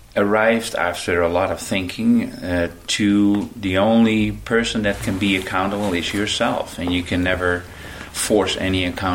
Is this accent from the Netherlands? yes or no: yes; Amsterdam, North Holland, Netherlands; moved away; I was born in the Netherlands and raised in Amsterdam. Got into lots of trouble over there.